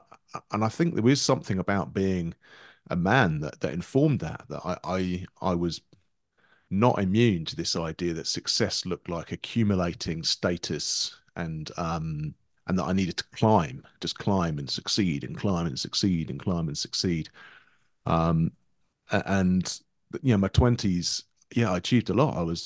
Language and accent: English; England, United Kingdom; in our culture, in the culture I grew up in as an Englishman, music making's being given to the experts.